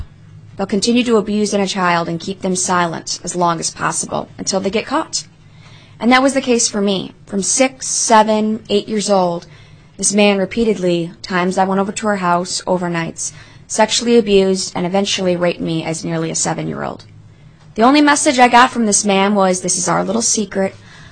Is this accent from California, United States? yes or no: no; Chicago, Illinois, United States; As I said, I come from Chicago, Illinois, and I am taking this bill across the country because children are not just being abused in my home state of Illinois.